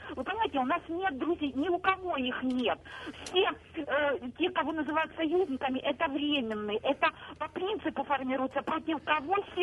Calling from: Luhansk Oblast, Ukraine; Я з Луганщини дзвоню.

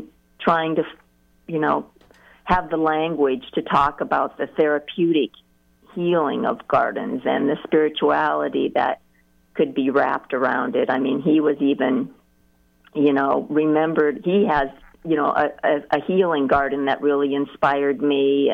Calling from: Kansas, United States; I'm calling from Leavenworth County.

